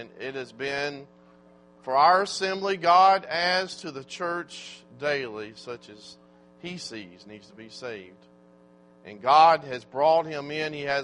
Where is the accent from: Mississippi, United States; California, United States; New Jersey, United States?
Mississippi, United States; Macomb; from Macomb, Mississippi